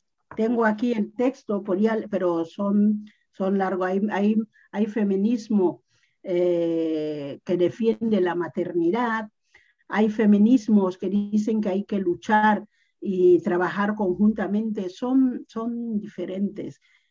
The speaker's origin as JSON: {"language": "Spanish", "town": "Rebola", "region": "Bioko Norte", "country": "Equatorial Guinea", "tie": "born or raised there", "said": "la vuelta y veía Guinea. Y enseguida veía a Rebola, veía a mis amigos corriendo por las calles de mi pueblo."}